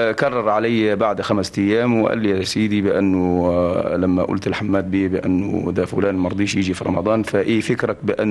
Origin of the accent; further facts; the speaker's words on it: Al Minshah, Sohag Governorate, Egypt; born there; مكان الميلاد المنشاة، وهي مركز وتقع في محافظة سوهاج.